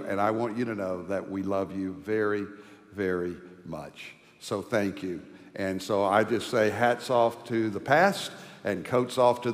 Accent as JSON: {"language": "English", "town": "Fort Worth", "region": "Texas", "country": "United States", "tie": "born or raised there", "also_born_or_lived": "Arkansas", "lives_now": "Dallas, United States", "said": "I grew up after birth in Arkansas. I got to Texas as soon as my parents would bring me. When I was age 10, we got to Fort Worth, where I grew up in Cowtown. I was raised to love God and hate Dallas as a Fort Worthian."}